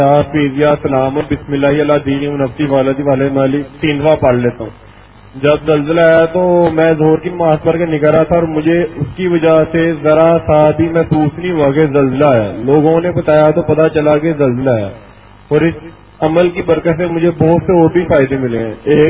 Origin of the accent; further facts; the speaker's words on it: Lahore, Punjab, Pakistan; میں لاہور سے ہوں.